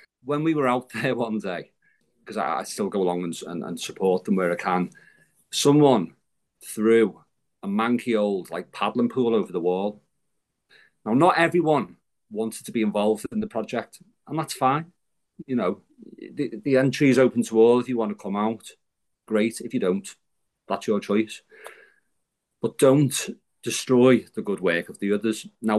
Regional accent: Bootle, North West England, United Kingdom; from Bootle and I want to help you.

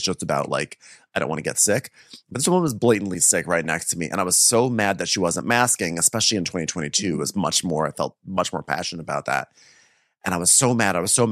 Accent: California, United States; Like, I'm some lib from California offering a mask.

